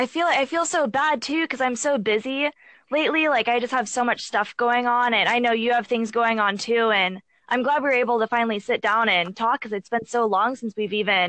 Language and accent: English; Arizona, United States; moved away as an adult; now in California, United States; I moved out from Arizona as soon as I turned 18, graduated high school. Like, I threw all my clothes in the backseat of a car and, you know, drove out to California.